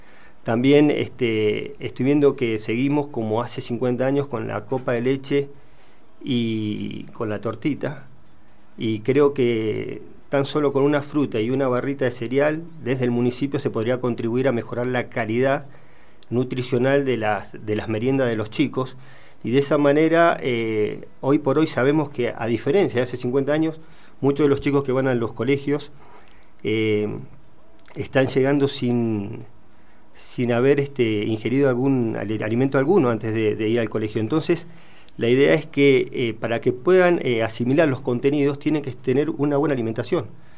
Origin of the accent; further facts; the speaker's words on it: Comodoro Rivadavia, Chubut, Argentina; born there; now in Luján de Cuyo, Argentina; 53 años, estoy casado, tengo dos hijos. Hace 7 años que vivo en el departamento de Luján, 45 en Mendoza, y nací en Comodoro Rivadavia, Chubut.